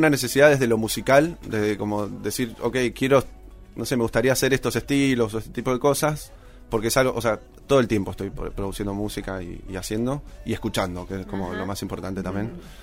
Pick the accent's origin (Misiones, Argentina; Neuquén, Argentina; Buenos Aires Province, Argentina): Neuquén, Argentina; moved away as an adult; now in Buenos Aires, Argentina; Nacido y criado en Neuquén toda la vida hasta el 2017.